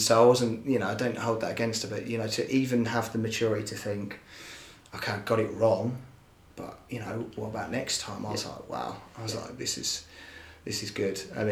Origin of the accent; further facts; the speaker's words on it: United Kingdom; You know, we're British, stiff upper lip.